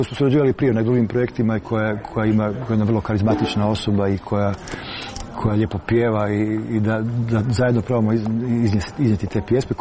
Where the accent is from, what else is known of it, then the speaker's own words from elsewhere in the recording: Krapina-Zagorje County, Croatia; Ja nisam baš Međimurec, ja sam iz Zagorja, su moji porijeklom, ali ko zna otkud su se sad ti moji preci selili.